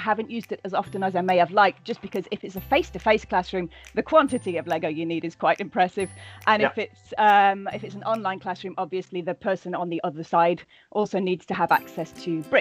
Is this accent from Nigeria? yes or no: no; England, United Kingdom; I am an English language teacher from England.